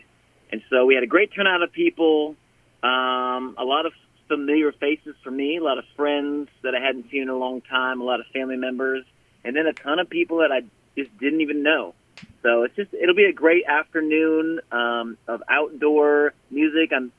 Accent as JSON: {"language": "English", "town": "Oskaloosa", "region": "Iowa", "country": "United States", "tie": "born or raised there", "said": "We're looking forward to getting back to my hometown of Oskaloosa, Iowa, and playing a show."}